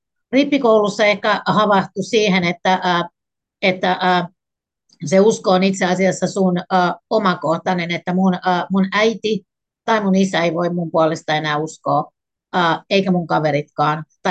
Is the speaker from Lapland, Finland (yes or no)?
no; Tampere, Pirkanmaa, Finland; Mä olen Tampereelta ja Mansesta. Ja toki meidän perheen niin kuin dynamiikka oli kovasti sen lestadiolaisuusyhteisön mukainen